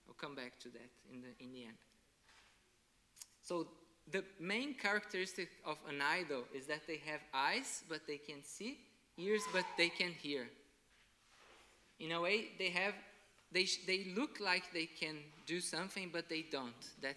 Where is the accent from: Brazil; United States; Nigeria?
Brazil; first language Portuguese; English is a second language; I come from Brazil, I worship the Lord in Brazil, in Portuguese, Brazilian Portuguese, my mother tongue